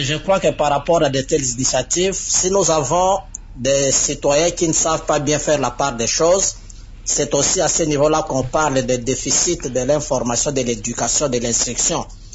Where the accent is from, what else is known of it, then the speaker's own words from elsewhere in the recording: DR Congo; chez nous, en République démocratique du Congo